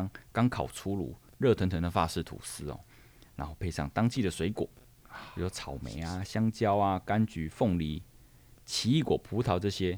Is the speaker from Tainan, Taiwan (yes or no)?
yes; Tainan, Taiwan; 那如果听众朋友也跟我一样是来自于全糖的国度咧，我们台南人都一定还要在淋上炼乳。